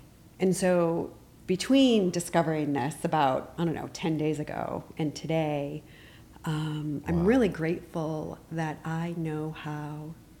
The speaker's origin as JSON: {"language": "English", "region": "Connecticut", "country": "United States", "tie": "born or raised there", "said": "Yeah, I grew up in Connecticut."}